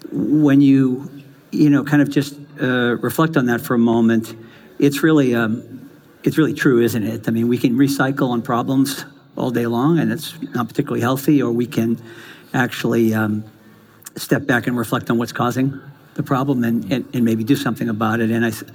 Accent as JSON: {"language": "English", "town": "Boston", "region": "Massachusetts", "country": "United States", "tie": "born or raised there", "said": "I grew up in Boston, a big Irish Catholic family, one of 7 children."}